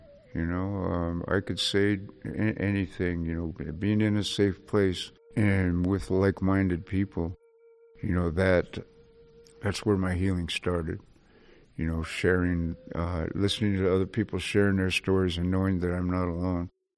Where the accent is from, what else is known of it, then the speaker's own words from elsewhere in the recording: Juneau, Alaska, United States; I'm originally from Juneau, Alaska. I'm …. I'm the last person to be raised traditionally in my family. I was raised in the beaches and the woods of southeast Alaska.